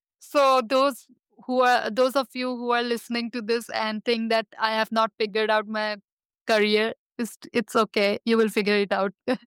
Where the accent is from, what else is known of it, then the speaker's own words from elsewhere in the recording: Lucknow, Uttar Pradesh, India; now in South Korea; I am from Lucknow, Uttar Pradesh. So when I was in India, I never thought that I would land up in South Korea because this was never my dream.